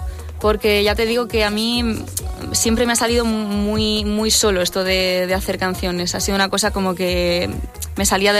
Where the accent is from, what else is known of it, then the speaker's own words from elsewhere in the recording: Bilbao, Basque Country, Spain; Sí, soy un poco de Bilbao.